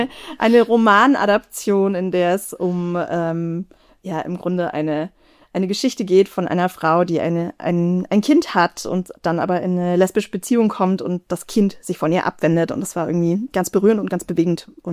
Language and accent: German; Stuttgart, Baden-Württemberg, Germany; Ich komme nicht aus München, ich komme aus dem benachbarten Bundesland Baden-Württemberg und bin in Stuttgart aufgewachsen, habe aber tatsächlich Familie hier auch im Umkreis